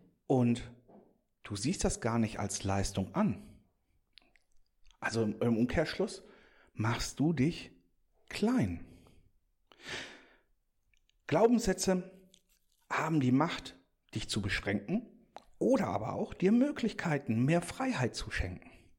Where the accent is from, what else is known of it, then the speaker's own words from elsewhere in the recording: North Rhine-Westphalia, Germany; Also sie kommt da weg, wo ich auch wegkomme. Ja, ja. Und bei uns im Pott ist das einfach noch so eine Sache